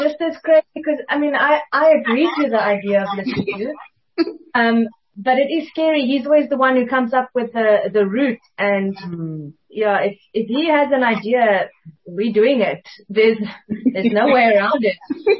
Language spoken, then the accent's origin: English; Limpopo, South Africa; whereas I come from Limpopo, you know, in the high belt, you know, lightning is something that happens often in the summer months.